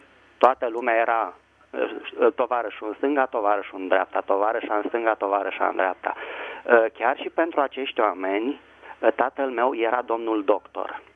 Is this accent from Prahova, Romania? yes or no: no; Bucharest, Romania; Da, Română … din București.